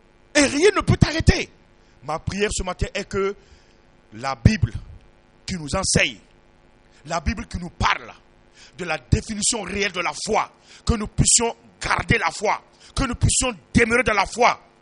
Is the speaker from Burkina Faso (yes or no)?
yes; Burkina Faso; now in Mali; écoute, je suis venu du Burkina. Ici au Mali.